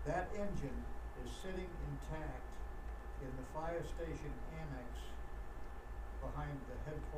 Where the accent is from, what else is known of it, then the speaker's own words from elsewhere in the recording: Duxbury, Massachusetts, United States; I'm from Duxbury.